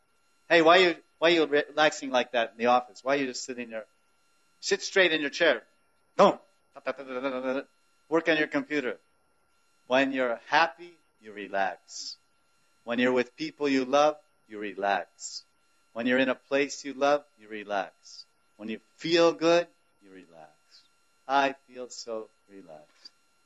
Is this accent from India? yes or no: no; Germany; moved away; I came from Germany. I'm an atheist.